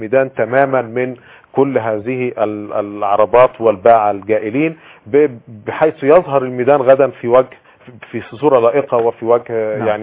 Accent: Egypt; واحس اني مواطن مصري بسيط

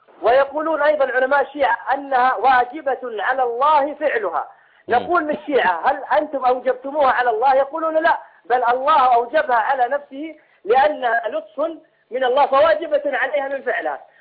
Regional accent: Saudi Arabia; انا من السعوديه

